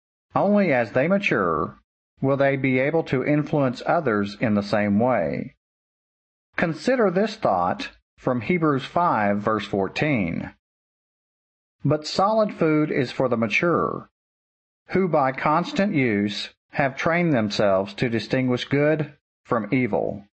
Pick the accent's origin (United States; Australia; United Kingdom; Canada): Australia; When I grew up in Australia